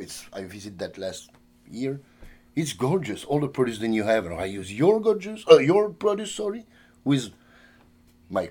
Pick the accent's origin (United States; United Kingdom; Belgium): Belgium; Brussels, Brussels-Capital Region; Me, I'm from Brussels.